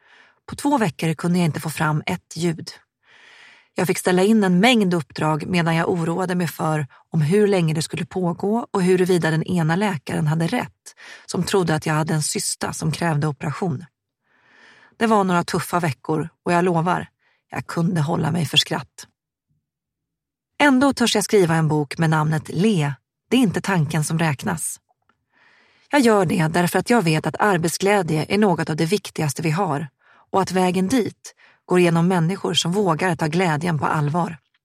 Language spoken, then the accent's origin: Swedish; Gävle, Gävleborg County, Sweden; Jag kommer ursprungligen från Gävle. Jag hade en trygg uppväxt, bodde i ett privilegierat område och hade många kompisar.